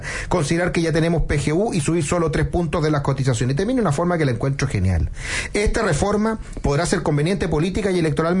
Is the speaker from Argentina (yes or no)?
no; Chile; y como buenos chilenos, después veremos